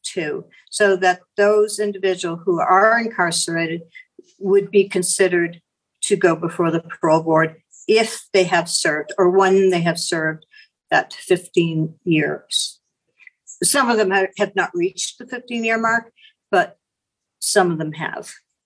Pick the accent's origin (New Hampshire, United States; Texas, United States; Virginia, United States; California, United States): New Hampshire, United States; I come from New Hampshire.